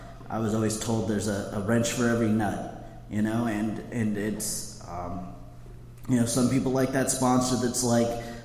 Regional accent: Montana, United States; I always wanted to go to school in a big city, you know, because I'm from Montana.

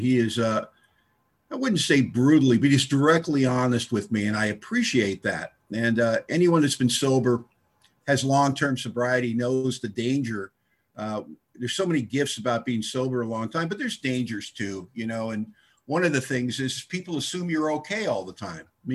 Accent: Bellingham, Washington, United States; from Bloomingham, Washington, and I'm an alcoholic.

